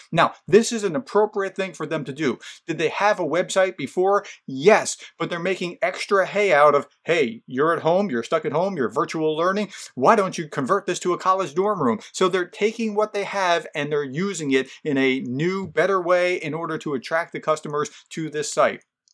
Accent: Union, New Jersey, United States; Union, New Jersey? That's my hometown. Bed Bath & Beyond is on Liberty Avenue. My street that I grew up on, it intersects with Liberty Avenue. So shout out to 07083.

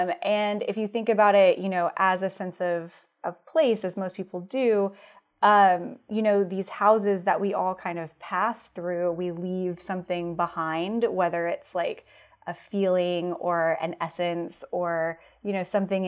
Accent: Houston, Texas, United States; So I grew up in Houston, and I went to school in Huntsville and like Beaumont area, so closer to Louisiana.

